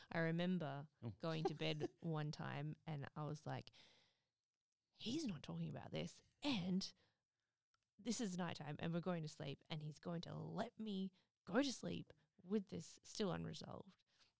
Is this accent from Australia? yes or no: yes; Perth, Western Australia, Australia; born there; I was born in Perth, but I'd never envisaged living here.